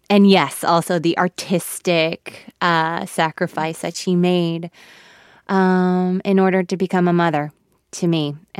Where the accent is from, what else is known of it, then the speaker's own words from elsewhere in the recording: Los Angeles, California, United States; growing up in Los Angeles, he is the reason why I know who Greta Garbo is